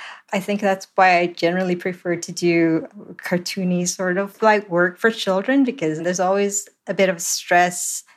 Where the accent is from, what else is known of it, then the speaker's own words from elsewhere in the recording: Singapore; I'm originally from Singapore